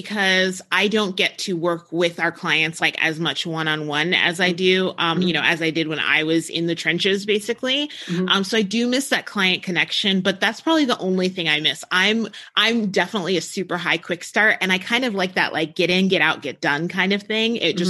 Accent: New Jersey, United States; cause I grew up in New Jersey. So like I grew up around ocean

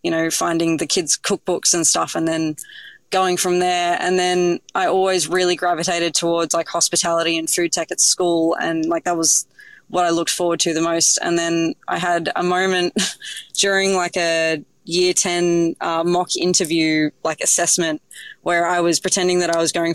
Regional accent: Sydney, New South Wales, Australia; I grew up in Sydney

